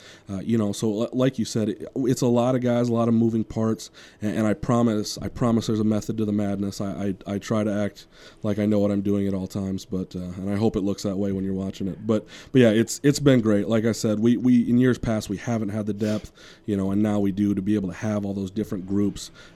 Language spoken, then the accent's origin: English; Elkton, South Dakota, United States; but I'm from Elkton, South Dakota, so I've been to a lot of South Dakota State games